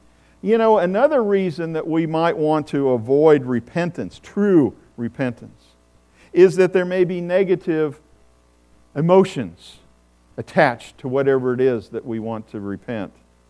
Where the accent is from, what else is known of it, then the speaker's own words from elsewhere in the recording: Pittsburgh, Pennsylvania, United States; I remember as I was growing up in Pittsburgh, we were a Lutheran family in the midst of a Roman Catholic community.